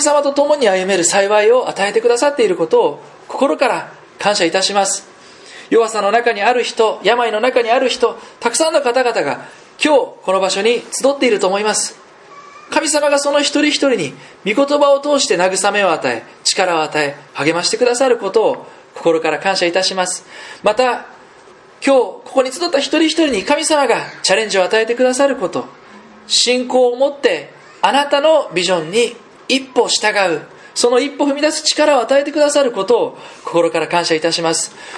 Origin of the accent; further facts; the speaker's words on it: Hiroshima, Japan; 広島県出身なんですけれども、広島でも有名なサッカーの名門校だったんですね